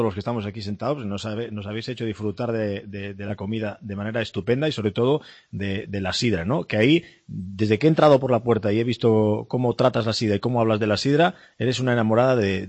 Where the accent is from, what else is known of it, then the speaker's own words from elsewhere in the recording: Galicia, Spain; soy gallego